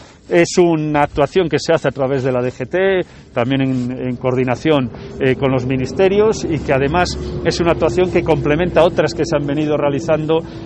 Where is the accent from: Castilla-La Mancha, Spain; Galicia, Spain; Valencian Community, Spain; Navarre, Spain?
Galicia, Spain